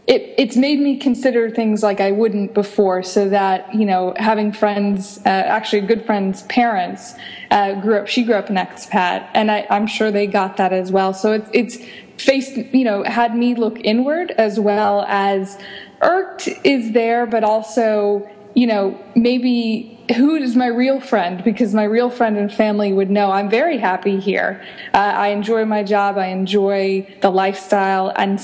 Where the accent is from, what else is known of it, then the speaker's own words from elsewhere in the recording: United States; now in United Arab Emirates; I think maybe people in my home country of the States, you know, you end a lease and then you just move